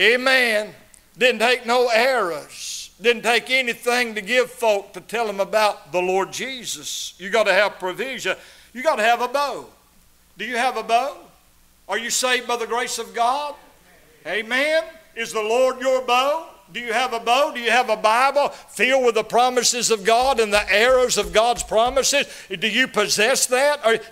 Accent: North Carolina, United States; I said, ladies, I'm from North Carolina.

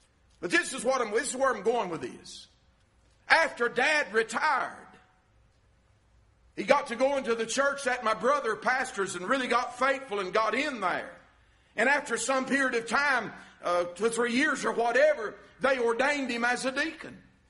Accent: Georgia, United States; also born or lived in North Carolina; as I was growing up, we moved from North Carolina to around Murphy area down to Georgia. And I grew up until I was a big teenager.

